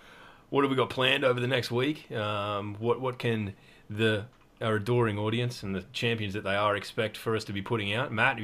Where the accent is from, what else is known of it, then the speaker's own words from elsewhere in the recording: Australia; It's like explaining it how I do explain things as an Australian working class individual.